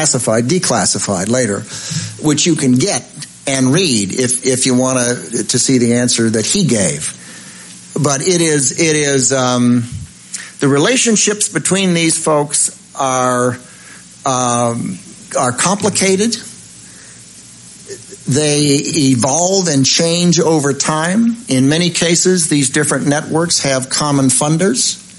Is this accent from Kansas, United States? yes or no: no; Chicago, Illinois, United States; We've had that trouble in … hometown, Chicago. Yeah, my hometown.